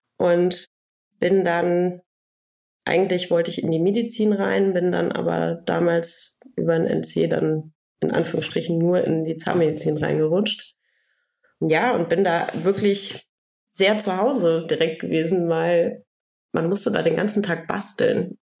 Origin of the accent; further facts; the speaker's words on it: Düren, North Rhine-Westphalia, Germany; born there; Ich bin in Düren geboren, das liegt zwischen Köln und Aachen und vielleicht kennt man das Straßenschild sogar oder ist man zum Tanken rausgefahren und habe dann in Bonn studiert.